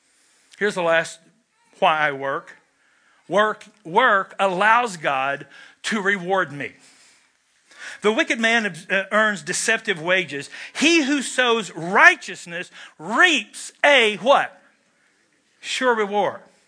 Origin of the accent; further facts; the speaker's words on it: Kentucky, United States; I'm from Kentucky, where smoking is indeed a spiritual gift.